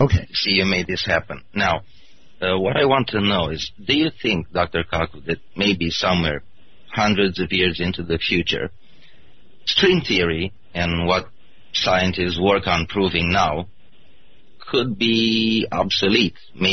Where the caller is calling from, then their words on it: Romania; Good evening. I'm calling from Romania.